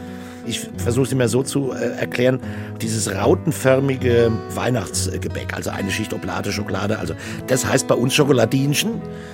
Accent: Bavaria, Germany; Ich sage, doch, doch, ich bin ein Waschechte Bayer.

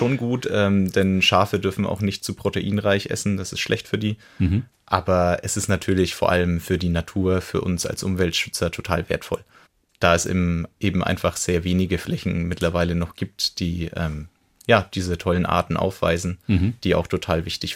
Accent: Burgbernheim, Bavaria, Germany; Ja, also ich komme ja auch ursprünglich aus Burg Bernheim, bin dort aufgewachsen.

